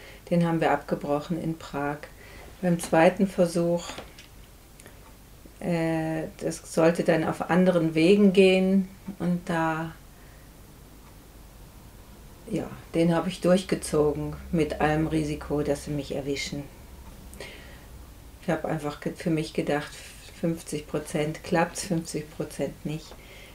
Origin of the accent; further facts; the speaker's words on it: Germany; Ich bin aufgewachsen in der DDR und mit 24 habe ich diesen Fluchtversuch gemacht.